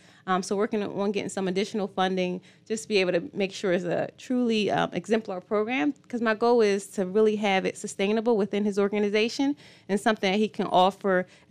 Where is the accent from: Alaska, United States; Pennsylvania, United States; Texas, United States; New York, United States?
Pennsylvania, United States; Philadelphia; now in Atlanta, United States; Yeah, but I'm from the East Coast, so originally from the Philadelphia, New Jersey area.